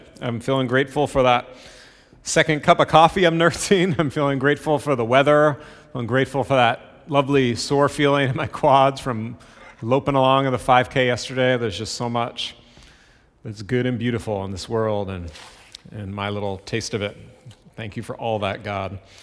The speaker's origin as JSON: {"language": "English", "town": "Boston", "region": "Massachusetts", "country": "United States", "tie": "born or raised there", "said": "Again, I grew up in the Boston area, so this was not a new story for me."}